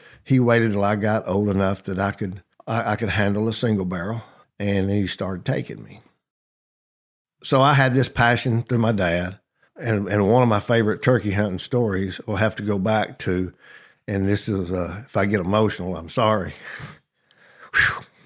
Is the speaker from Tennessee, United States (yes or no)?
yes; Chattanooga, Tennessee, United States; born there; I was born in Chattanooga, Tennessee, in a community called Hickson, Tennessee, right outside of Chattanooga.